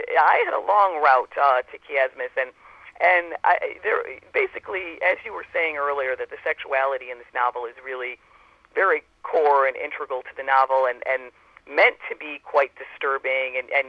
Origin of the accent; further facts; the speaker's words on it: Chicago, Illinois, United States; Yes, well, I'm from Chicago. I lived away for 8 years, but I'm back in Chicago now.